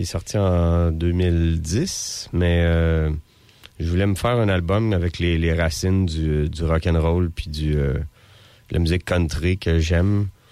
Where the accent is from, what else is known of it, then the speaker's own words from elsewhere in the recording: Trois-Rivières, Quebec, Canada; now in Montreal, Canada; Moi, je viens de Montréal. Ben, je viens de Trois-Rivières, mais j'habite à Montréal depuis 1995.